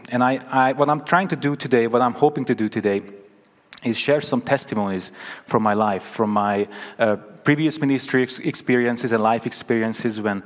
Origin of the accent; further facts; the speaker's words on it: Hungary; I was born and raised in Hungary. I was raised by my uncle and my aunt.